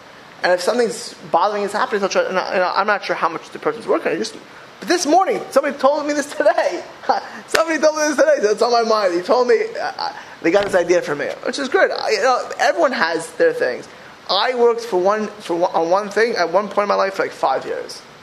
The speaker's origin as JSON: {"language": "English", "region": "California", "country": "United States", "said": "This is just I'm from the Bay Area."}